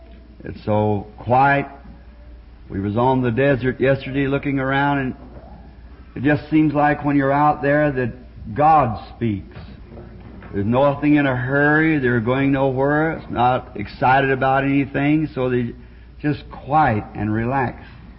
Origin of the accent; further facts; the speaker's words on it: Ireland; And I was there as an Irishman.